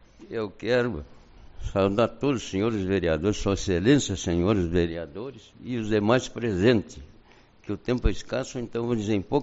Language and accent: Portuguese; Uruguaiana, Rio Grande do Sul, Brazil; em dezembro de 61, e vim para Porto Alegre, sou natural de Uruguaiana, vim prestar meu serviço aqui. Voltei com 23 anos.